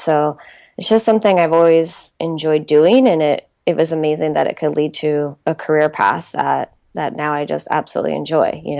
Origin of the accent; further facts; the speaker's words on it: United States; And growing up in the States, we have 4-H clubs, which I know is internationally as well.